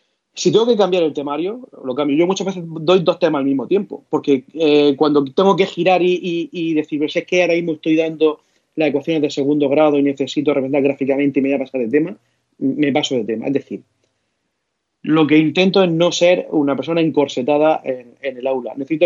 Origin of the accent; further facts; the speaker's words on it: Abarán, Region of Murcia, Spain; yo soy de Abarán, de un pueblo a la orilla del Segura